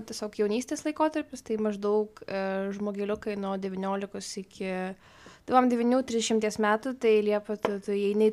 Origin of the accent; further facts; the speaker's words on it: Kaunas, Kaunas County, Lithuania; man yra 19 metų. Jo, tau jaučiuos, kaip knygą rašyčiau dabar. Šiaip esu kaunietė, bet studijuoju Vilniui